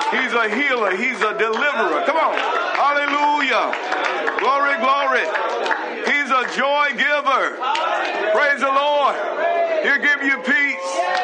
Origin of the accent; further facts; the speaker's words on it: New Zealand; Not because I'm from New Zealand.